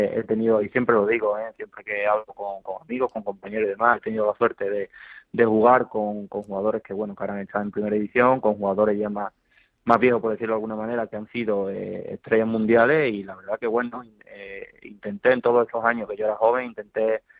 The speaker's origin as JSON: {"language": "Spanish", "town": "Utrera", "region": "Andalusia", "country": "Spain", "tie": "born or raised there", "said": "Yo nací en Utrera."}